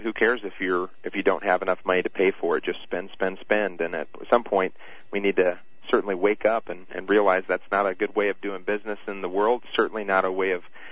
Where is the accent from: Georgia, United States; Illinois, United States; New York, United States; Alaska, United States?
Illinois, United States; Edwardsville; Yeah, I grew up near St. Louis too, in Edwardsville, Illinois.